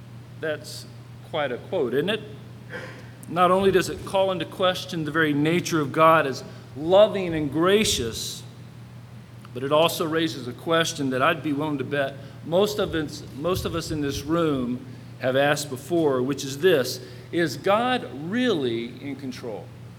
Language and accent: English; Charlotte, North Carolina, United States; Our first destination was Charlotte, North Carolina, my hometown, and I was really looking forward to it.